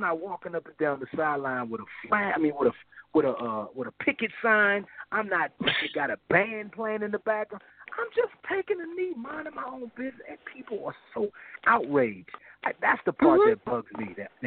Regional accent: Washington, District of Columbia, United States; And then as I got older, because I'm from Washington, D.C., I became a Redskins fan.

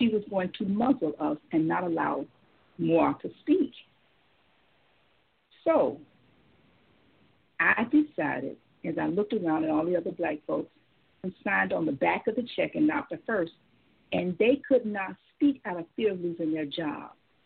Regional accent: West Palm Beach, Florida, United States; I drive out of my hometown, West Palm Beach, to Miami, 40 years, because I'm Black and I'm a female.

